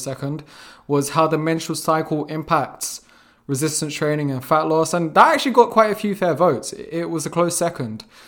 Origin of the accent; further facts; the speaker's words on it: London, United Kingdom; a few stories about me growing up in South London.